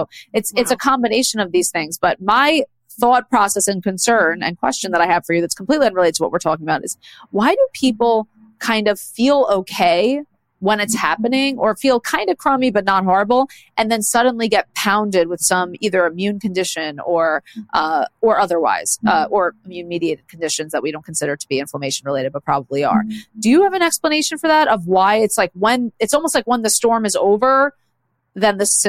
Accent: New York City, New York, United States; I grew up in the New York City public school system.

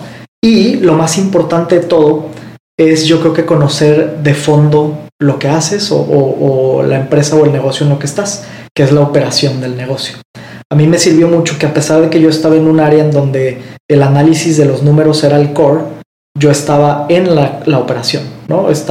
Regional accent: Guadalajara, Jalisco, Mexico; Yo soy de Guadalajara.

